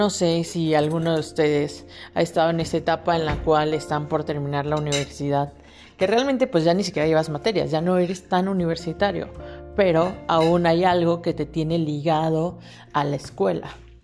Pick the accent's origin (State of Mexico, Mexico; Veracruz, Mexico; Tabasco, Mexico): Tabasco, Mexico; now in Puebla, Mexico; del lugar donde yo soy, de Tabasco